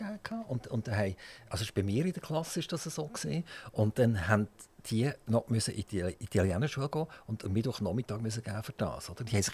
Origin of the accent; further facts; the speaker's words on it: Switzerland; als Schweizer